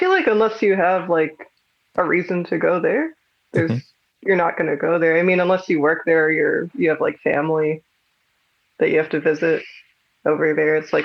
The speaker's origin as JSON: {"language": "English", "town": "Huntington", "region": "New York", "country": "United States", "said": "I was from Huntington, which is like right in the middle of it, basically. So I was kind of like in the suburbs"}